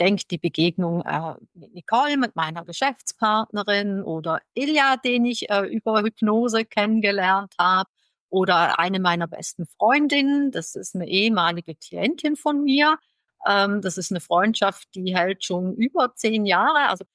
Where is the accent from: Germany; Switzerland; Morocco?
Switzerland; Ich bin Schweizerin